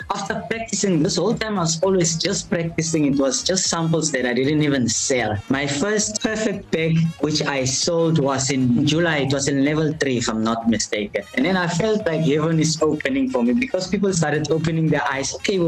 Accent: Nelspruit, Mpumalanga, South Africa; born there; now in KwaZulu-Natal, South Africa; I was born in Mpumalanga, Kapobweni, in Nelspruit. I was born in 1989, February the 1st.

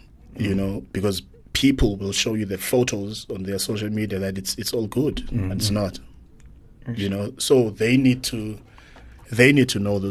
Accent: South Africa; first language Xhosa; English is a second language; And the fact that I'm South African, that music rings to me, you know, because I can relate to that music.

